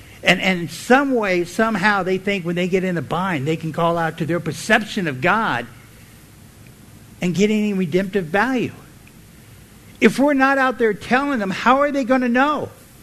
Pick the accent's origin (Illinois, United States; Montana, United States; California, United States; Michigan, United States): California, United States; I said, "Yeah, I'm from California. I just came here."